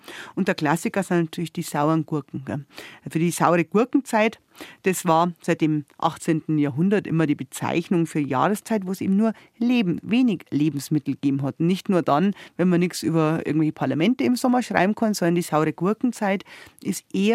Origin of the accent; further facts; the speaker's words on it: Bavaria, Germany; Die Zuckerrübe, die bei uns in Niederbayern lang angebaut worden ist